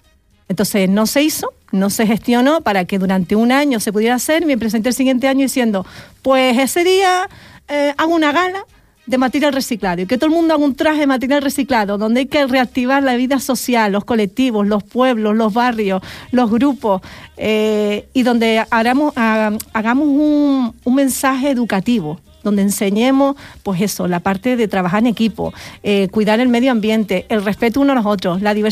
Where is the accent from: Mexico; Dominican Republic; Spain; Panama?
Spain; Puerto del Rosario, Canary Islands; yo nací en Puerto, aquí en Puerto de Rosario, y me crié en las escuevas.